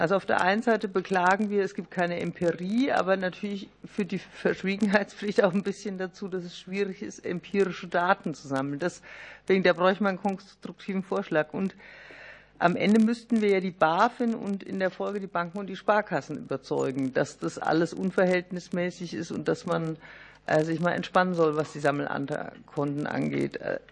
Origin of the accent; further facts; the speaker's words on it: Bavaria, Germany; Also bei uns in Unterfranken gibt es einen Satz, der passt fast immer